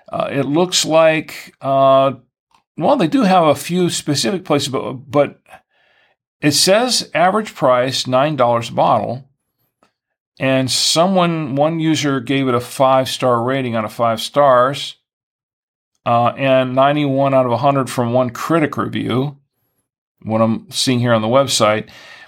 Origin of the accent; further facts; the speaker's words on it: Orlando, Florida, United States; and Orlando, Florida, my hometown, pretty much, $7.99 a bottle.